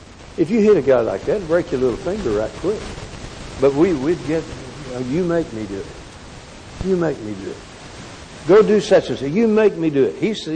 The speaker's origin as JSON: {"language": "English", "town": "Morton", "region": "Texas", "country": "United States", "tie": "born or raised there", "said": "When I was a kid growing up in Morton, not very far from Littlefield, we lived on the old Taylor place, on the old Taylor home, and it was across from Cone's pasture"}